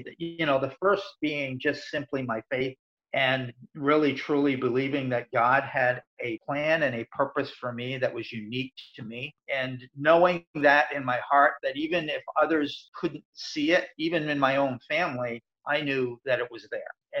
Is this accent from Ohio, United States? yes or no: no; Maine, United States; also born or lived in Nova Scotia, Canada; I was born actually in Nova Scotia, Canada, and we moved to Maine when I was just three so that he could get a better opportunity.